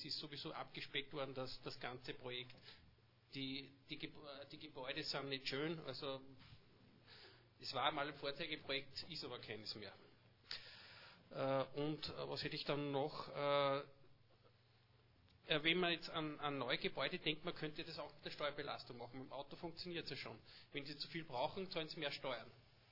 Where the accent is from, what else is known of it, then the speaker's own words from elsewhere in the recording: Linz, Upper Austria, Austria; ich bin Linzer und wir Linzer leiden natürlich unter den Pendlern.